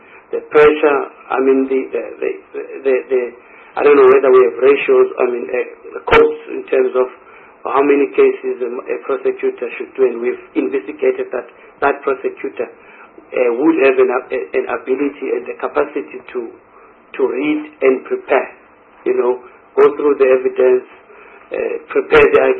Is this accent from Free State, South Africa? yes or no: no; KwaZulu-Natal, South Africa; I come from KwaZulu-Natal, in the Zululand area